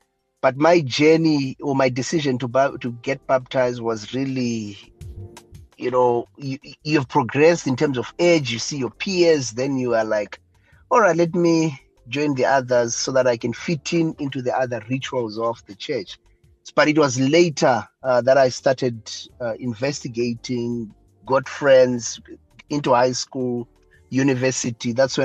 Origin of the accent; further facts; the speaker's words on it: Zimbabwe; also born or lived in Zambia; I'm a Zimbabwean, but I was born in Zambia. I would say I grew up in the church. Of course, my family or my parents were not really active Adventists